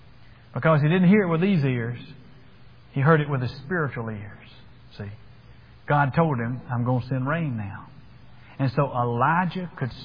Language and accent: English; Greensboro, Georgia, United States; Back in my hometown of Greensboro, Georgia, the story is told that back in the 50s, there was a drought